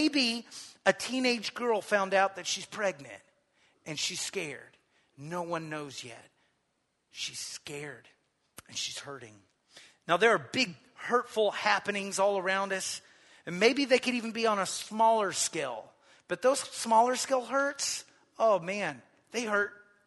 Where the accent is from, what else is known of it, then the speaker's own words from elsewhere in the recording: Waco, Texas, United States; now in Dallas, United States; Because it's like, I'm from Waco. Like a smaller town, and you bump into someone you know everywhere.